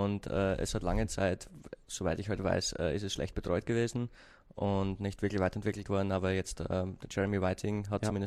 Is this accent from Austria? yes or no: yes; Austria; accent: Austrian; muss aufpassen auf meinen Akzent, ich bin ein Österreicher